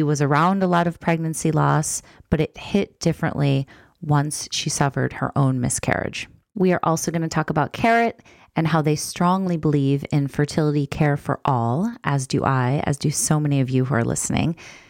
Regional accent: Chicago, Illinois, United States; We're both from Chicago

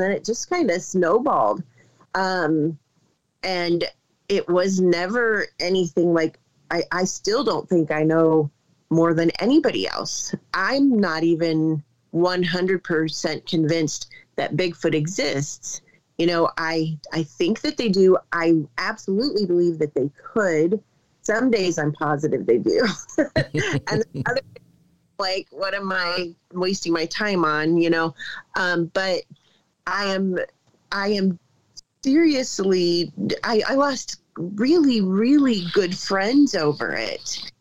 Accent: Ohio, United States; I'm just a normal person. I'm a teacher from Ohio.

